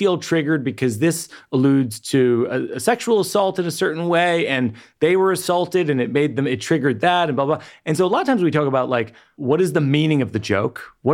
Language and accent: English; Massachusetts, United States; I'm from Central Massachusetts, and there's a lot of conservative folks who are from there.